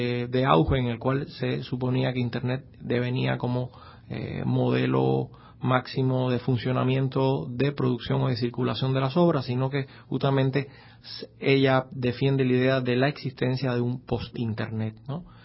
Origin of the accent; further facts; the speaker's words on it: Cuba; una sala para mí, que soy cubano, significa una cosa